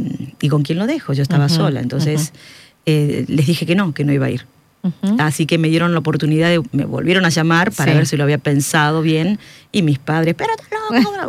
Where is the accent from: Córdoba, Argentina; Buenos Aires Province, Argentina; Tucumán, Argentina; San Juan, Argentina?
Buenos Aires Province, Argentina; Tres Arroyos; now in Mendoza, Argentina; El otro día me decía mi familia, vos ya no sos de Tres Arroyos, no. Digo, la verdad que me siento más mendocina que un mendocino a veces